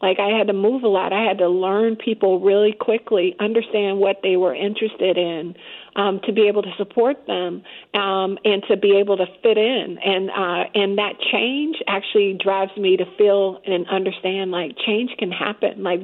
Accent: Detroit, Michigan, United States; So I did grow up in Detroit

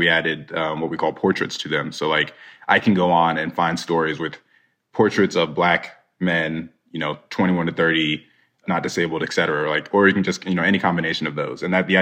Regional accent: Nigeria; So again, we're Nigerian. My sister and I are Nigerian. we're of the Igbo tribe.

